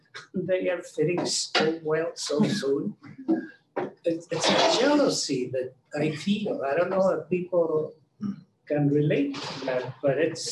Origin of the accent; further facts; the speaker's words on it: Mexico City, Mexico; now in United States; I'm a transplant. I was born and raised in Mexico City as a Mexican, as a mestizo.